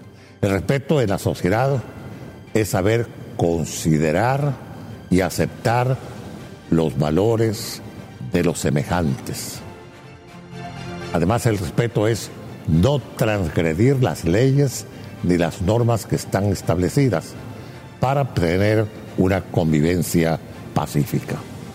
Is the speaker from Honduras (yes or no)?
yes; Honduras; Y aquí nos incluimos a nosotros como sociedad hondureña.